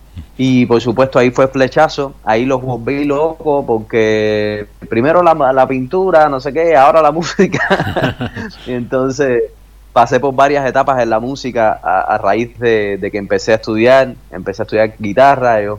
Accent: Santa Clara, Villa Clara, Cuba; una casa de cultura que hay en Santa Clara, en mi ciudad natal

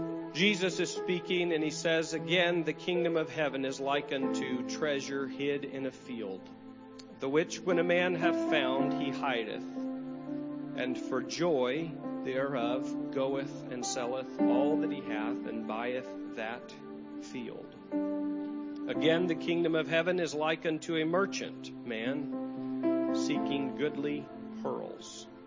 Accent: Mississippi, United States; We're from Mississippi, and it ain't cold like this there. And we use ain't down there.

